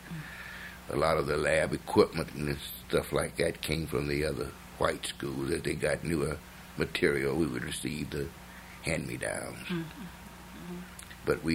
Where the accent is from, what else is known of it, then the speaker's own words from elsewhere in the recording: North Carolina, United States; I grew up on Grove Street, South Grove, right at the intersection of what's now known as Hilliard Avenue.